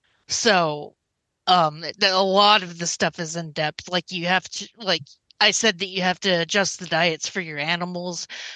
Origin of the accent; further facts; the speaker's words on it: Kansas, United States; See, I'm from Kansas. That's the only sex ed we get.